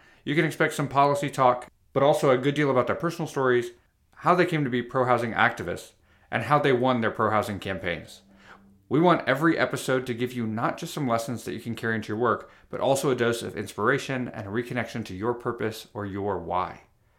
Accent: New Braunfels, Texas, United States; now in Austin, United States; I'm also a seventh-generation Texan. I was born in Houston, grew up in New Braunfels, and still live here in Texas despite it all, but these days I call Austin my home.

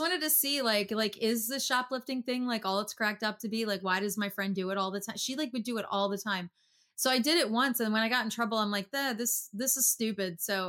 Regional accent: Pennsylvania, United States; I love Pennsylvania. Ian and I are, you know, both born and raised in Bucks County.

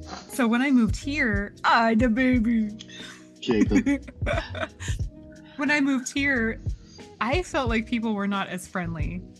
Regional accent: Oregon, United States; moved away as an adult; now in San Diego, United States; I've lived in San Diego itself longer than I've ever lived in any other city. And I grew up in Oregon. And I left Oregon when I was 18.

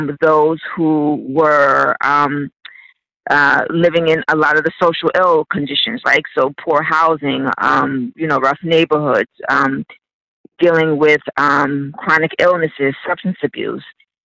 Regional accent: Brooklyn, New York, United States; because I'm from Brooklyn, Brownsville, Brooklyn, you know, never ran, never will.

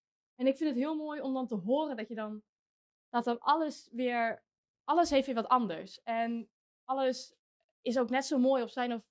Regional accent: Groningen, Netherlands; behalve in Groningen, waar ik natuurlijk altijd kom. Ik kom uit Groningen.

